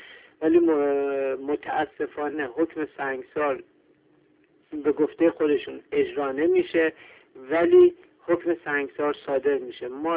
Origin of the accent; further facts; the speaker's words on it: Iran; به عنوان یک انسان، به عنوان یک ایرانی از خودم سوال میکنم